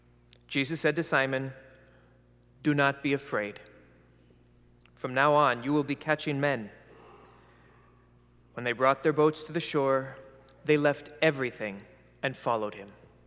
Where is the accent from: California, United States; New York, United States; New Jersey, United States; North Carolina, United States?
California, United States; Woodland Hills; I was born and raised in Woodland Hills in the San Fernando Valley.